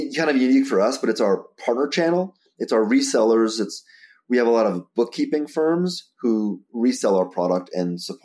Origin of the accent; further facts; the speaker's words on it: New Jersey, United States; I grew up in Jersey, by the way, Christy.